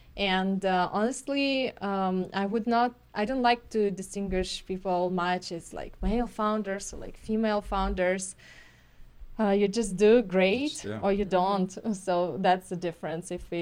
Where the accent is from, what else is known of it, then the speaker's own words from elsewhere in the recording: Ukraine; We are both from Ukraine.